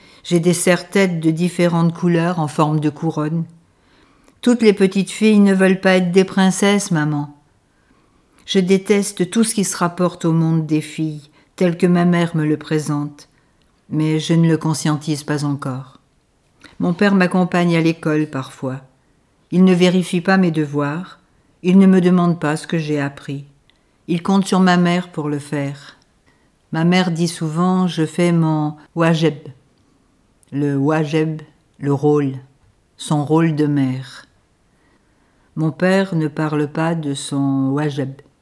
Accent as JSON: {"language": "French", "town": "Saint-Germain-en-Laye", "region": "Île-de-France", "country": "France", "tie": "born there", "said": "mais je suis née en France, dans le 78 à Saint-Germain-en-Laye. Je viens au monde par césarienne à la clinique Saint-Germain, dans la rue de la Baronne Gérard."}